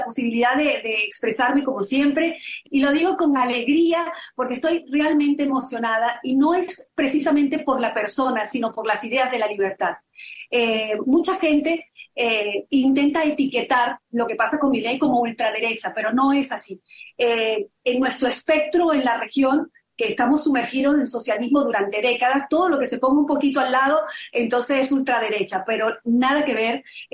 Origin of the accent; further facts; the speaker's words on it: Venezuela; siendo venezolana y haber vivido todo lo que significa el socialismo del siglo XXI, la tiranía venezolana y todo lo que ha hecho el socialismo en mi país y en la región